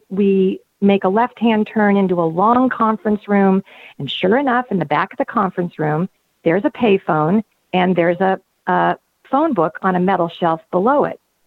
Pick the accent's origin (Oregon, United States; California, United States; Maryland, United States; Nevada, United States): California, United States; And I grew up in the Bay Area, the San Francisco Bay Area